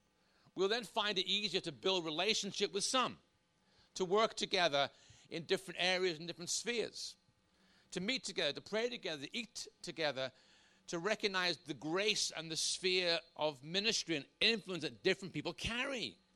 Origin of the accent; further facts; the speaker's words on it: Northern Ireland, United Kingdom; I was brought up in Northern Ireland as a Protestant.